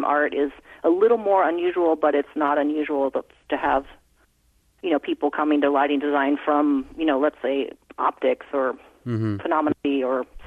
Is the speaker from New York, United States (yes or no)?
no; Iowa City, Iowa, United States; I grew up in Iowa City, Iowa, where the university is.